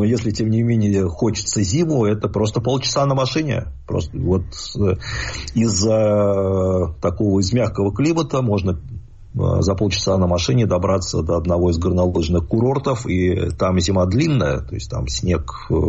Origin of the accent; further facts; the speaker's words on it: Khimki, Moscow Oblast, Russia; born there; потому что я родился не просто в Химках, это ладно бы. Но я родился в Старых Химках.